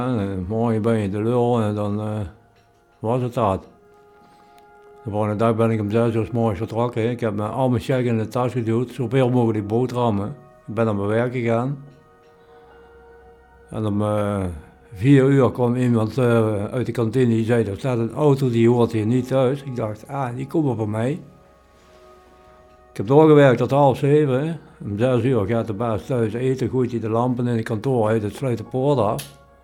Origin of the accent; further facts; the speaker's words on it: Blerick, Limburg, Netherlands; born there; Ik ben geboren in Bleringen in 1965. Ik woon op het moment op kamers in Tegelen.